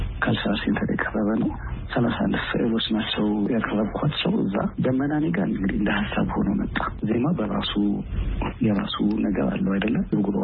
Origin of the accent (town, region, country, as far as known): Addis Ababa, Ethiopia; born or raised there